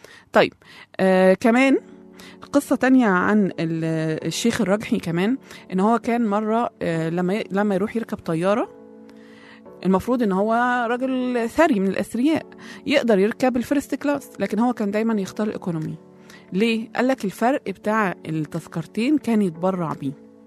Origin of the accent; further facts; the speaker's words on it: Egypt; اللي هي زي ما عندنا في مصر بنقول القروش